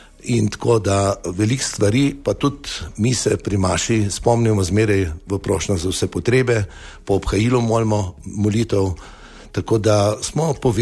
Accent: Velike Lašče, Central Slovenia, Slovenia; jaz kot otrok sem romal k Novi Štifti, ker sem doma iz Velikih Lašč.

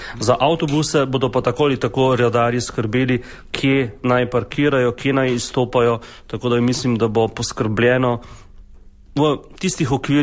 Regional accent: Maribor, Drava, Slovenia; Zdaj, kot Mariborčan, lahko rečem

